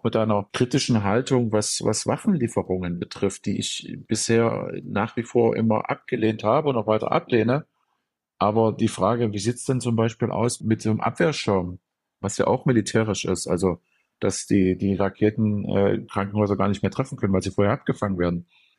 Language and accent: German; Leipzig, Saxony, Germany; meiner Heimatstadt Leipzig